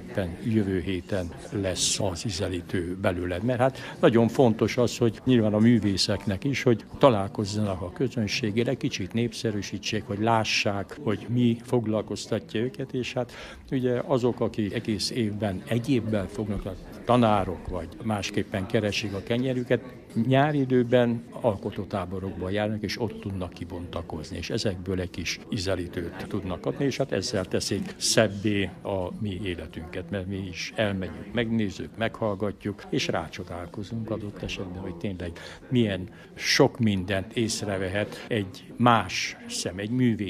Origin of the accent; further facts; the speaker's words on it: Cluj-Napoca, Cluj County, Romania; elsősorban kolozsvári vagyok, de van egyfajta kötődésem Kalotaszeghez, van egyfajta kötődésem ugye Székelyföldhöz